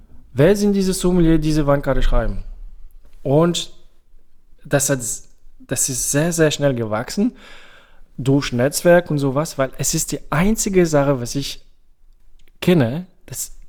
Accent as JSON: {"language": "German", "country": "New Zealand", "said": "ich komme aus Neuseeland, ich trinke gerne Grauburgunder."}